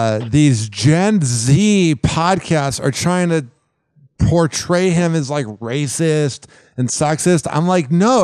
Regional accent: Chicago, Illinois, United States; I felt heartbreak for you guys because I'm from Chicago, and I'm like a divorced Bears fan.

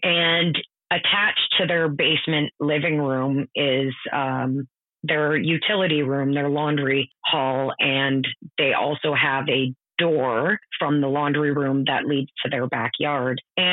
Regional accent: Ontario, Canada; now in British Columbia, Canada; because I'm actually from Ontario and I've been in British Columbia for about 10 years now.

